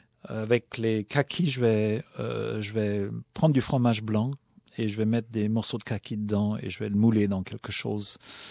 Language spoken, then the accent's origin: French; France; Quand on est français, ça fait partie de notre savoir-faire, de notre savoir-vivre.